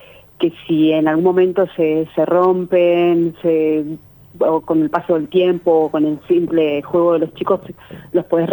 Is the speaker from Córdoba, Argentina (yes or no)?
no; Plotier, Neuquén, Argentina; soy de acá de Plotier.